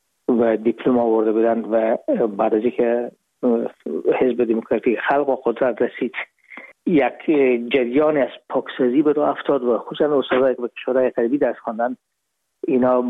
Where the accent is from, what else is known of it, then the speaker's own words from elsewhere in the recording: Herat, Afghanistan; now in Hamburg, Germany; ما رفتیم از کابل به هرات و پیش از اینکه فاکولته رو پایان برسانیم یا دیپلم بگیریم از هرات از طریق زمینی داخل مرز ایران شدیم، از مرز ایران گذشتیم و داخل پاکستان و از پاکستان به قاچقی آمدیم با آلمان.